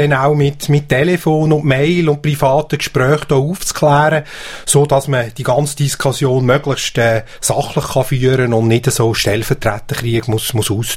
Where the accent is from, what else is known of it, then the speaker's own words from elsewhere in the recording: Lucerne, Switzerland; ich bin sicher am Hand von meinem Vater, vom Würzenbach, wo ich aufgewachsen bin, durch die Gebäulichkeiten durchgelaufen.